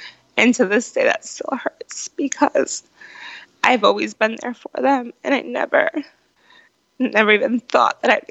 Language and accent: English; Providence, Rhode Island, United States; also born or lived in Guatemala; I am originally from Guatemala. I was brought to the United States at the age of 3, just shy of my 4th birthday. And I've been in Providence, Rhode Island ever since then.